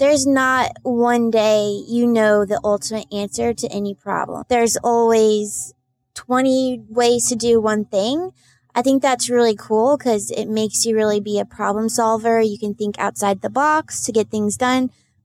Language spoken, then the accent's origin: English; Iowa, United States; When I grew up in Iowa and I loved growing up there, it was just this feeling. It felt like home.